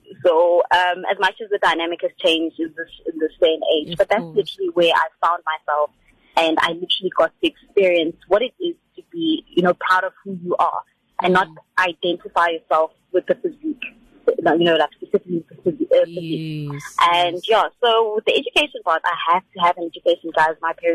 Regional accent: Pinetown, KwaZulu-Natal, South Africa; I come from Pinetown. So I'm no stranger to the streets of Durban. I was born and bred this side.

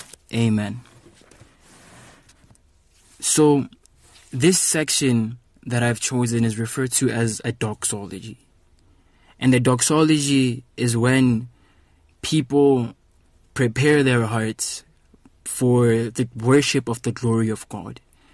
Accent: Free State, South Africa; I am a resident of Welkom. I'm from the Free State, and Welkom is about an hour and 20 minutes north of Bloemfontein.

